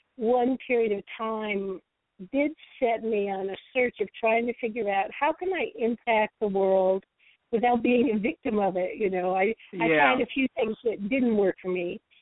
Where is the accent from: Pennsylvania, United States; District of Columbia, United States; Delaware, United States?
District of Columbia, United States; Washington; born there; I was born in Washington, D.C. in 1947